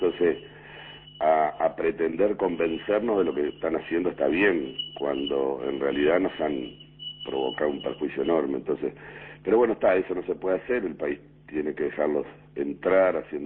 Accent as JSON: {"language": "Spanish", "country": "Uruguay", "said": "me duele como uruguayo."}